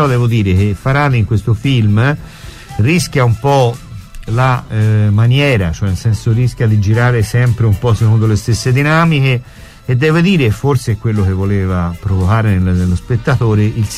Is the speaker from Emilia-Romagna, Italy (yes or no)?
no; Livorno, Tuscany, Italy; Sono di Livorno e sono andato al multisala.